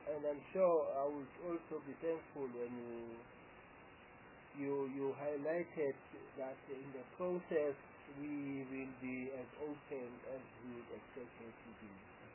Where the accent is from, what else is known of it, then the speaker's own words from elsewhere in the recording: South Africa; that in our culture as South African blacks, without implying color across